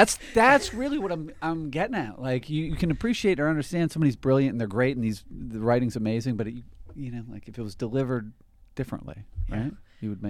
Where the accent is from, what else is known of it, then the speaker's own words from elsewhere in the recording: Boston, Massachusetts, United States; No. I'm from Boston, but I'm not from Southie. You'd be able to tell. If I was from South.